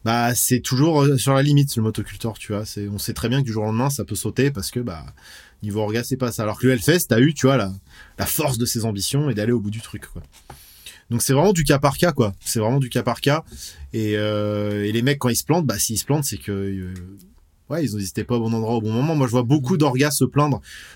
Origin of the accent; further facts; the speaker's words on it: western France, France; on vient de l'ouest de la France, c'est une scène qui est assez riche